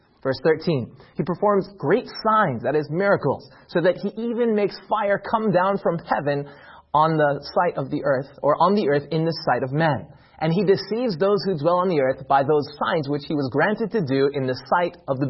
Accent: California, United States; In my home state of California, it's actually illegal to whistle for a lost canary before 7 a.m.

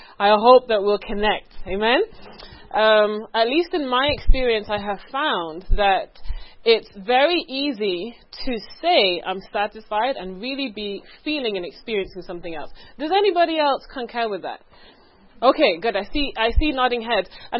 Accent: England, United Kingdom; moved away; I'm originally from England. My accent is not that strong now because I've been in this country for a while.

